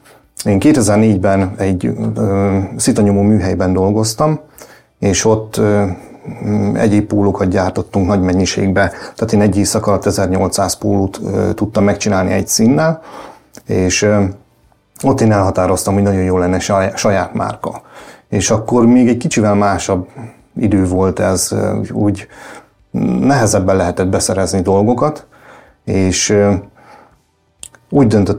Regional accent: Kisköre, Heves, Hungary; én a Tisza mellett nőttem föl Kiskörén, a Kiskörei vízi erőműnél egész pontosan

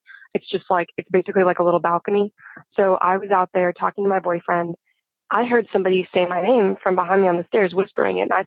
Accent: Arkansas, United States; I'm from Arkansas, and I am 17 years old.

